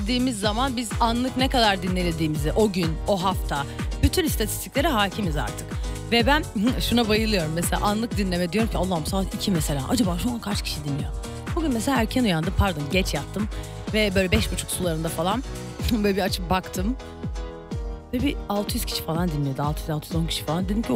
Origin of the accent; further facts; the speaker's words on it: Antakya, Hatay, Turkey; Antakya doğumluyum.